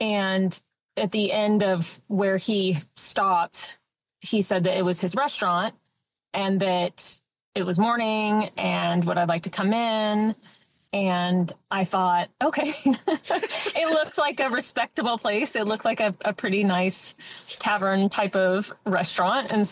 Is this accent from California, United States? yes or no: yes; California, United States; And they were fascinated that I was from California.